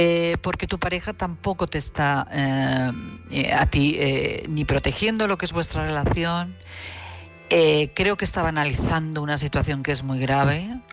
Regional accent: Madrid, Community of Madrid, Spain; de Madrid.

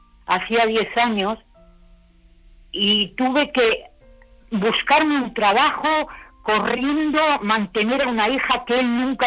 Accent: Basauri, Basque Country, Spain; de donde soy yo, que yo soy de Basauri.

